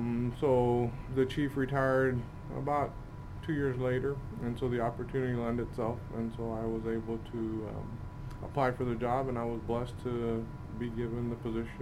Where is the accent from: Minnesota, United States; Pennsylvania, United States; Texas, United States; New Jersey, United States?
Texas, United States; Hebbronville; I'm originally from Hebronville, Texas.